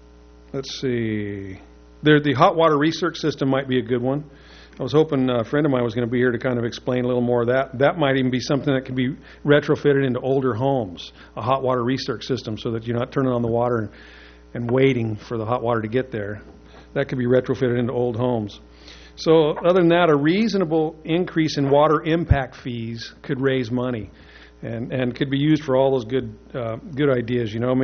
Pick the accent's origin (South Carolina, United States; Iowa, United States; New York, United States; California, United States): California, United States; Morro Bay; I'm from Morro Bay.